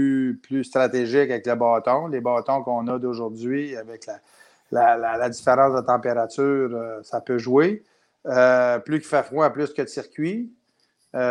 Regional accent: Gatineau, Quebec, Canada; Mes racines sont Notre-Dame-de-la-Paix. J'ai été élevé à Gatineau.

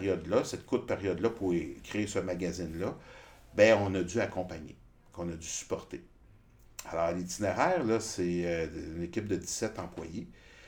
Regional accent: Montreal, Quebec, Canada; je suis un Montréalais pur, là, je veux dire, un petit gars de Rosemont, bon, qui vit aux alentours, puis qui a toujours travaillé dans le centre-ville

